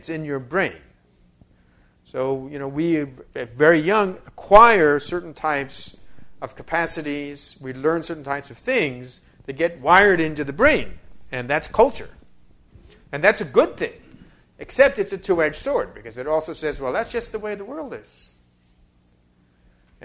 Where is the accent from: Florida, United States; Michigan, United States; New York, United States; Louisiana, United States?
New York, United States; and I'm from New York, and I'm like walking, you know